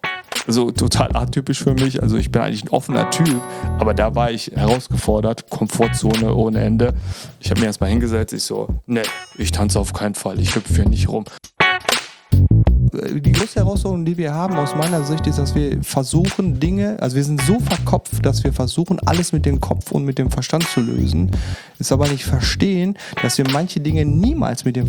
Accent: North Rhine-Westphalia, Germany; born there; now in Düsseldorf, Germany

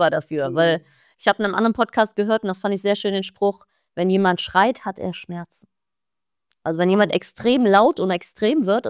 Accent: Rhineland, Germany; für mich als Rheinländer, dieser Blick auf die Alpen, die dann mit Schnee bedeckt sind, das ist schon irgendwie wirklich ein schönes Gefühl.

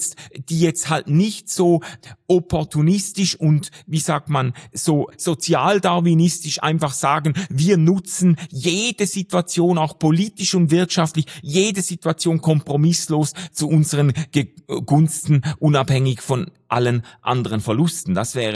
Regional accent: Switzerland; das uns zufällt als Schweizer und uns ganz viele Vorteile gebracht hat

